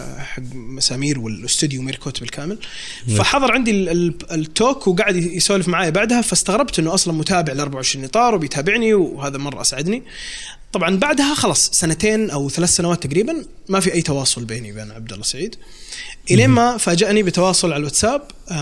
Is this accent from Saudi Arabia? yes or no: yes; Saudi Arabia; وبعدين جات السينما عندنا في السعودية